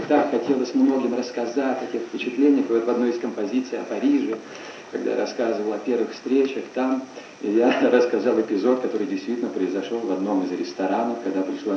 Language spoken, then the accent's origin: Russian; Russia; Мы там узнали, что мы из России.